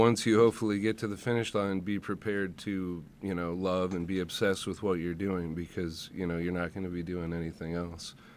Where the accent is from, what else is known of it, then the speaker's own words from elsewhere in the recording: Dixboro, Michigan, United States; I grew up in Dixboro and used to come to Ypsilanti quite a bit with my grandfather